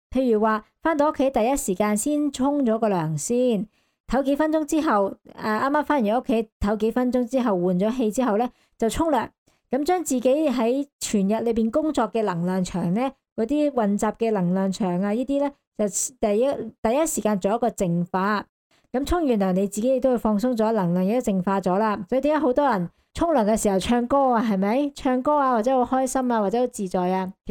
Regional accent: Hong Kong; 作为一个香港人

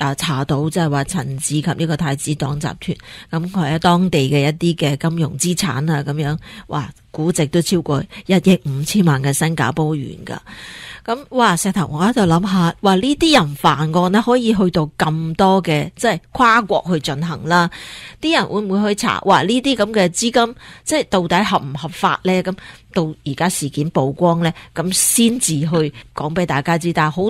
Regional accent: Guangdong, China; 作为广东人咧，我哋都替呢个细路女骄傲啦。

